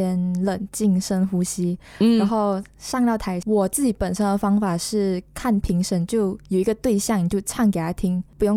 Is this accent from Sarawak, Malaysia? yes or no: yes; Kuching, Sarawak, Malaysia; 我是来自马来西亚沙拉越古晋的 … ，然后我今年17岁。